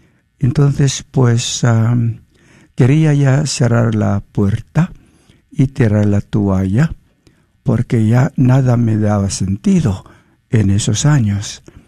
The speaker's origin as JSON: {"language": "Spanish", "country": "Philippines", "tie": "born or raised there", "said": "yo nací como católico en las Filipinas, tenía padres católicos"}